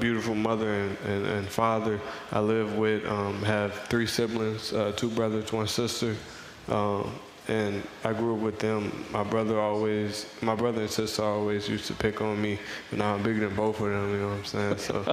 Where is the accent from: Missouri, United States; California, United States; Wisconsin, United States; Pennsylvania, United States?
Missouri, United States; knowing I'm from Missouri, is a blessing, to be honest.